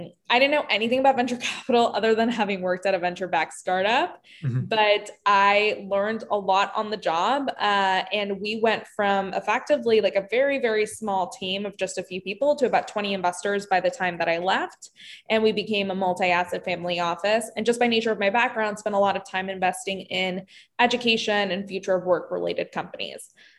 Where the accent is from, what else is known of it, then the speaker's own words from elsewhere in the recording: Orlando, Florida, United States; I was born and raised in Orlando.